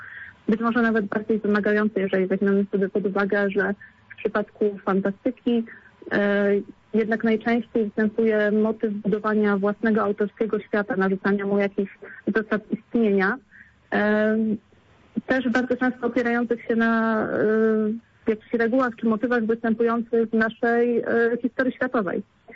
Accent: Sieraków, Greater Poland Voivodeship, Poland; to też wynika bardziej z miejsca, w którym się wychowywałam, w którym dorastałam. Był to Sieraków Wielkopolski i w latach 90., kiedy właśnie byłam dzieckiem

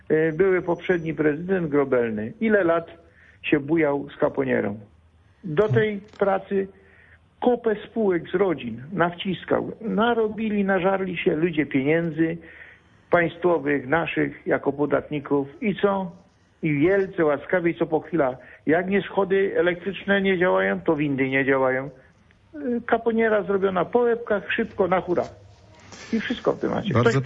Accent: Konin, Greater Poland Voivodeship, Poland; now in Poznań, Poland; Ja mieszkam w tym mieście praktycznie od 40 lat, bo przyjechałem z Konina za chlebem, za pracą.

